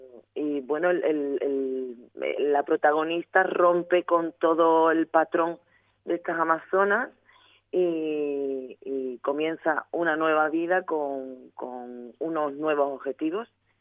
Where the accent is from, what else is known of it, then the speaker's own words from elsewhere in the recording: Cádiz, Andalusia, Spain; now in Seville, Spain; Y estoy viviendo en Sevilla, parto de aquí. Tú sabes bien que soy de Cádiz